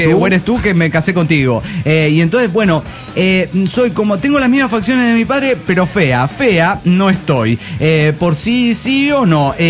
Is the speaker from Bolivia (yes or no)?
yes; Tarija, Bolivia; Soy el cachorro de Tarija, Bolivia.